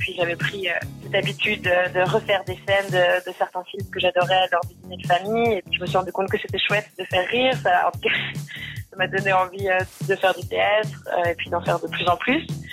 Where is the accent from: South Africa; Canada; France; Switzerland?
Switzerland; Geneva; born there; j'ai 35 ans, je suis née à Genève. C'est là aussi que j'exerce mon métier de comédienne.